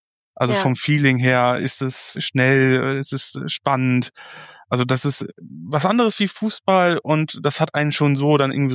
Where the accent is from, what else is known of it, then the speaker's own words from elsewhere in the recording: Nettelstedt, North Rhine-Westphalia, Germany; Ich bin gebürtiger Nettelstädter. Ich habe da, ich sag mal, von 0 bis, ich glaube, 22 Jahren in Nettelstedt gewohnt, gelebt. Ich bin zur Schule gegangen dort, zur Grundschule.